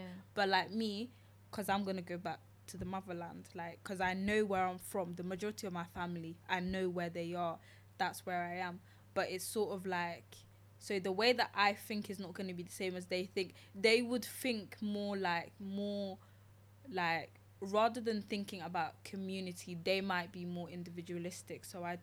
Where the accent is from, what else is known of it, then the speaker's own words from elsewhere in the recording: Gambia; now in United Kingdom; because I know where my ancestors are from. Like I'm from Gambia.